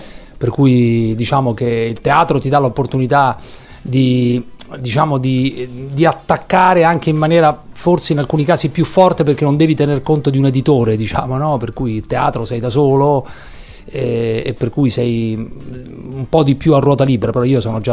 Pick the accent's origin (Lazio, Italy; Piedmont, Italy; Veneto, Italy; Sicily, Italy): Lazio, Italy; Rome; born there; now in Milan, Italy; Però sono nato a Roma, esattamente.